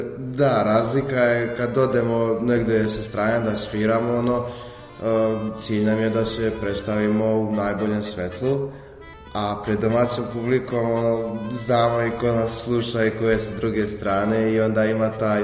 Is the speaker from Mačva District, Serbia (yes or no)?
yes; Prnjavor, Mačva District, Serbia; dolazim iz Prnjavara, iz mjesta okoline Šapca.